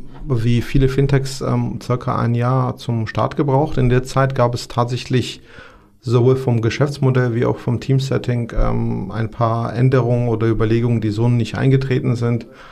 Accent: Georgia; moved away; ich komme aus Georgien, dort habe ich tatsächlich auch den Bürgerkrieg erlebt und auch soziale Unsicherheit, auch bei uns in der Familie.

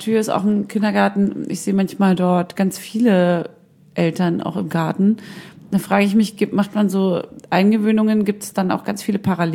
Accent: Berlin, Germany; ich bin nicht in der Großfamilie groß geworden, aber in sowas wie einer, naja, ich würde es fast nennen, so eine Art Kommune. So, wir hatten ein Haus, ein Mehrfamilienhaus in Berlin, ich sag's jetzt mal in Friedrichshain

